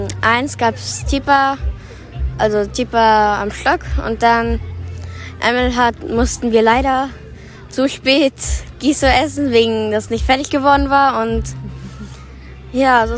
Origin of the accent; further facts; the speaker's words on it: Asunción, Paraguay; Ich komme aus Asunción